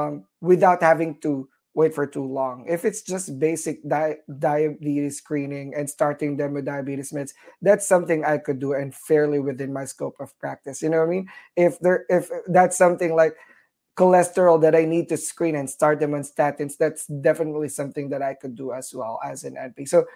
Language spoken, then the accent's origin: English; McAllen, Texas, United States; I think every semester I have to drive up to Fort Worth or fly because I was from McAllen. That's 800 miles.